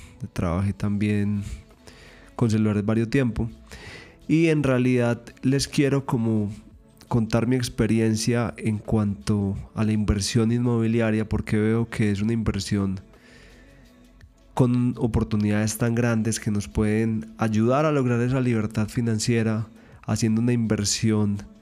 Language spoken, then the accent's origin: Spanish; Colombia; soy colombiano y desde mis 17 años más o menos, 16, estoy en el tema de la inversión inmobiliaria